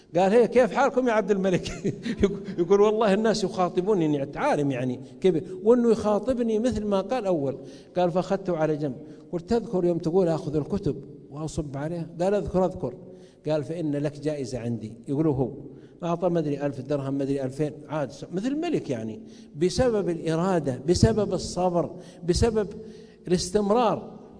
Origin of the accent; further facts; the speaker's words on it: Saudi Arabia; عندنا في السعوديه